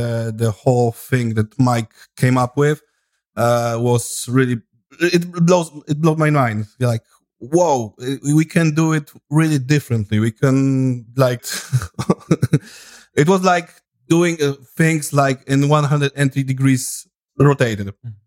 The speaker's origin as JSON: {"language": "English", "country": "Poland", "said": "And as you know, I'm from Poland, so we were influenced by Eastern Soviet bloc of coaching"}